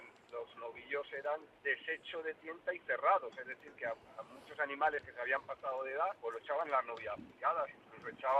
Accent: Segovia, Castile and León, Spain; now in Madrid, Spain; yo soy madrileño de Segovia

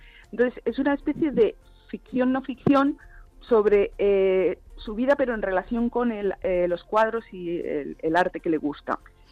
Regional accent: Castile, Spain; Y pienso, al final soy castellana.

